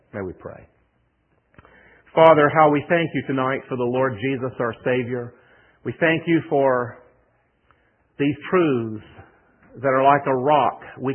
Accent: United States; And while I am American and I love our nation and I am patriotic to the core

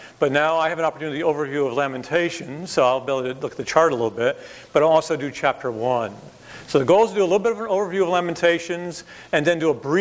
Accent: Connecticut, United States; now in Tennessee, United States; Some of you know we're from Tennessee and originally from Connecticut, but now we're moving to Tallahassee area.

